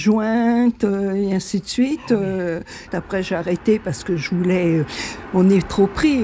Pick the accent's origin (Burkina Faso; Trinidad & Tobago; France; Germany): France; Pucé, Nouvelle-Aquitaine; born there; je suis née à Pucé. Dans cette maison, de l'impasse des Tilleuls, en 48.